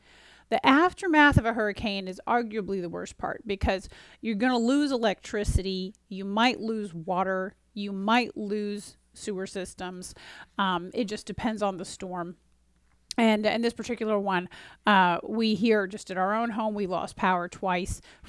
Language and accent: English; Florida, United States; I grew up in Florida. This is like very strange.